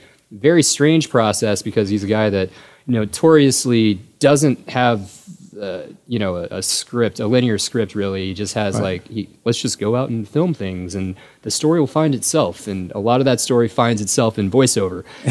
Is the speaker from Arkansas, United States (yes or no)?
yes; Fort Smith, Arkansas, United States; But yeah, so I was raised in Fort Smith, Arkansas. You ever heard of it?